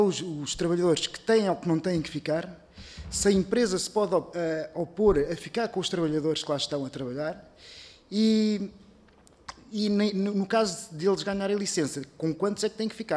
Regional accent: Lisbon, Portugal; eu cresci nos Olivais, ao pé do aeroporto

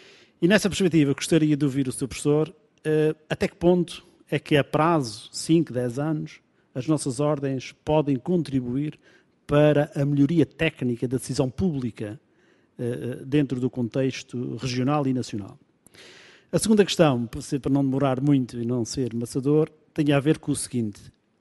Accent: Azores, Portugal; nas quais nós nos incluímos enquanto açorianos

